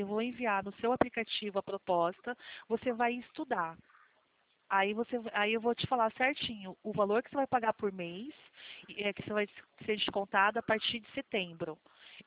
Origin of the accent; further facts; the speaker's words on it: Mato Grosso do Sul, Brazil; born there; now in Rio de Janeiro, Brazil; Não, eu nasci no Mato Grosso do Sul, mas moro no Rio de Janeiro há 15 anos.